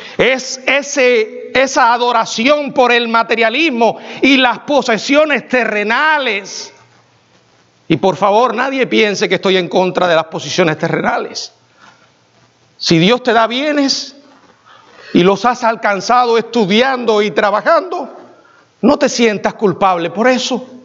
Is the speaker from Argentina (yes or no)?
no; Cuba; Y le hablo de Cuba porque es mi tierra y sé lo que está viviendo esa tierra.